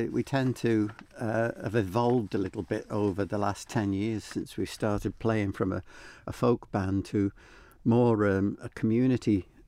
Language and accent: English; Isle of Man; I am, yes.